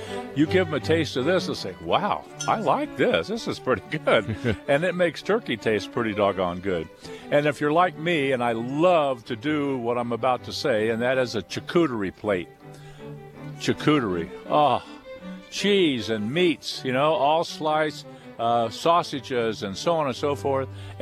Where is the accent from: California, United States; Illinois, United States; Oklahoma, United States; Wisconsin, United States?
California, United States; I come from the San Joaquin Valley in California. I spent about 20 years there. That's the Fresno area